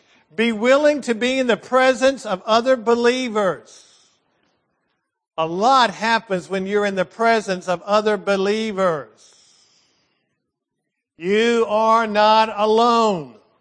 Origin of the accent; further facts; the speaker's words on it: Richmond, United States; I'm a redneck from Richmond.